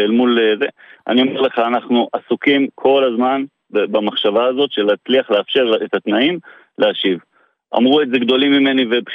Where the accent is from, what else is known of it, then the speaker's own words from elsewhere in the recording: Southern District, Israel; אני גדלתי בנגב המערבי, לא יודע מה זאת עפזה